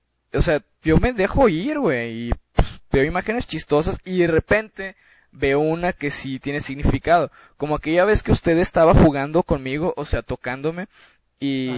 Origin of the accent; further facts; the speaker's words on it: Monclova, Coahuila, Mexico; Uno en Chihuahua y uno en Monclova, que es de donde yo vengo.